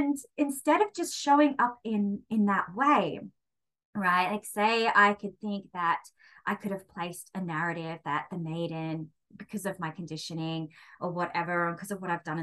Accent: Australia; I am a swearer. I am Australian

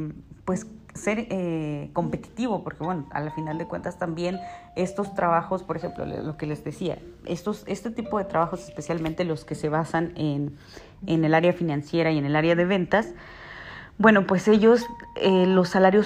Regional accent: Mexico; en nuestro caso, como mexicanos, yo no sé en Latinoamérica, pero en México, pues es quincenal

